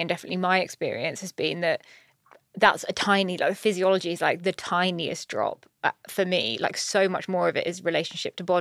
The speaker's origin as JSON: {"language": "English", "town": "Brighton", "region": "South East England", "country": "United Kingdom", "tie": "born or raised there", "said": "I grew up in Brighton, so like very early on, it was like, well, I just presumed everyone was gay or bisexual."}